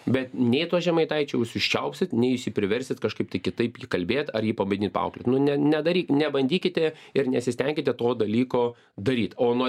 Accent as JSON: {"language": "Lithuanian", "region": "Samogitia", "country": "Lithuania", "said": "Gal dėl to, kad esu pakankamai tiesmukiškas, esu žemaitis, pasakau tai, ką aš mastau"}